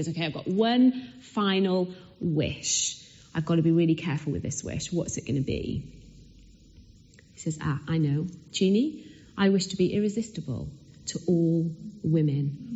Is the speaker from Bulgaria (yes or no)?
no; Cardiff, Wales, United Kingdom; now in Tunbridge Wells, United Kingdom; I live just outside Tunbridge Wells, and I'm married to Andy, who's Scottish, and I grew up in Cardiff